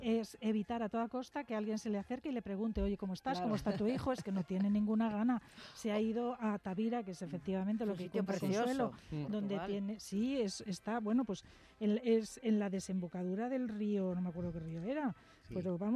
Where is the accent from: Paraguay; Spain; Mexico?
Spain; Palencia, Castile and León; porque por Palencia, mi tierra, va a pasar nada